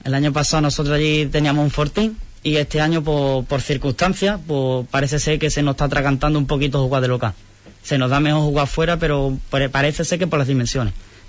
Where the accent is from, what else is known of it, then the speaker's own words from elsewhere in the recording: Huelva, Andalusia, Spain; Yo soy de aquí de Huelva.